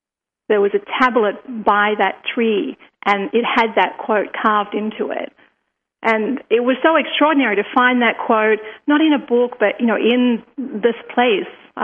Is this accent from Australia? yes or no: yes; Australia; look, I'm from Australia, I'm traveling around.